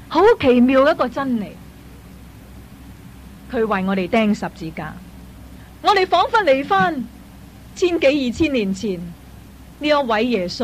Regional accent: China; 我们中国人很喜欢烫鸡杀鸭，

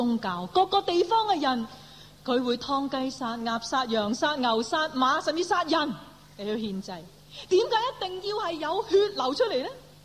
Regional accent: China; 不过可惜我们中国人慢慢整整下

